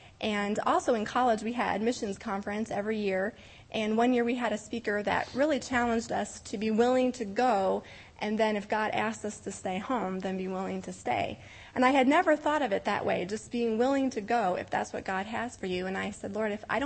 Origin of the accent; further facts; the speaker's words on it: Wisconsin, United States; Of course, growing up in Wisconsin, there's lots of dairy farms.